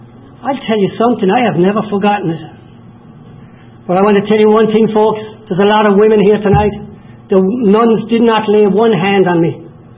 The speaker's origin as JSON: {"language": "English", "town": "Killaloe", "region": "Munster", "country": "Ireland", "tie": "born or raised there", "said": "I was born in a place called Killaloe, County Clare."}